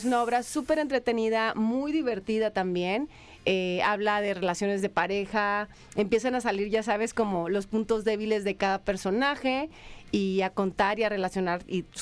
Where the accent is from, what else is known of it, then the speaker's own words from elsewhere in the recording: Culiacán, Sinaloa, Mexico; en el norte, yo soy de Culiacán, se usan mucho las pick-up